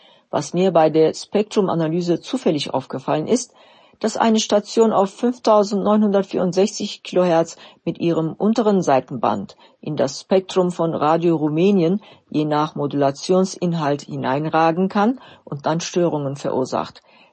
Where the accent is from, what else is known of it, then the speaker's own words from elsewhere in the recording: Gera, Thuringia, Germany; Auch meine Heimatstadt Gera beteiligte sich daran.